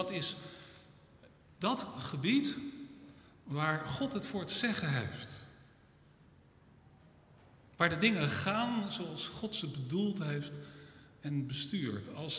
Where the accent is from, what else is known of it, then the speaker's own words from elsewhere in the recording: Netherlands; die wetten die Willem-Alexander ondertekent, daar heb ik als Nederlander rekening mee te houden.